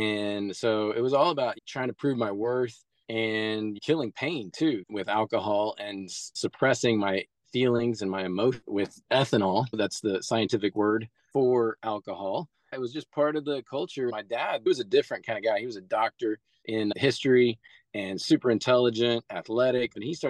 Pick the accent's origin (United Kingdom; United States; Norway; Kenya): United States; Midwest; I grew up really poor in the Midwest, and it was all about the Puritan farm ethic